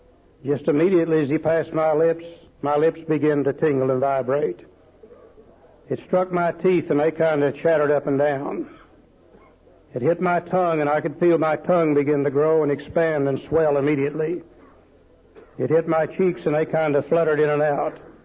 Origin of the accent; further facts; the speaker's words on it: Tulsa, Oklahoma, United States; In fact, I was born and raised over here in Tulsa, Oklahoma.